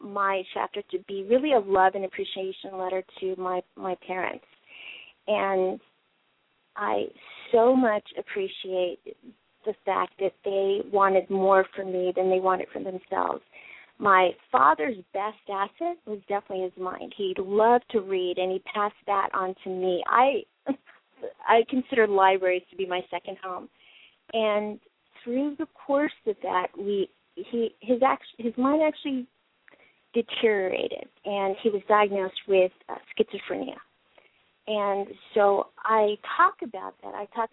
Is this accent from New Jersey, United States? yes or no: no; Texas, United States; I grew up in Texas, but because my chosen profession is newspapers, you go where the jobs are.